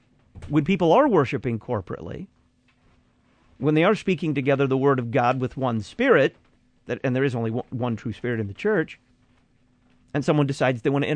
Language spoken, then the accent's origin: English; Deep South, United States; also born or lived in Dallas; I was raised in the Deep South, so it's not like I've never heard anybody speak in tongues.